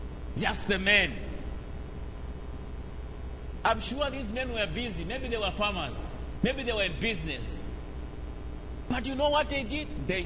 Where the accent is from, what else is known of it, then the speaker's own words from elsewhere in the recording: Malawi; from Africa, Malawi. I'm married. I have three children, two girls and one boy.